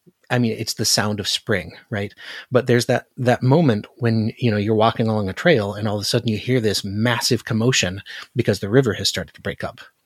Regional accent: Alaska, United States; Yeah, whereas I'm from Alaska.

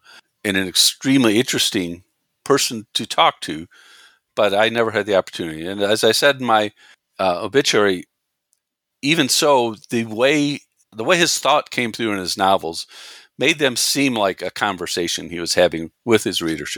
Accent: Chicago, Illinois, United States; I'm originally from Chicago, so that's convenient for me

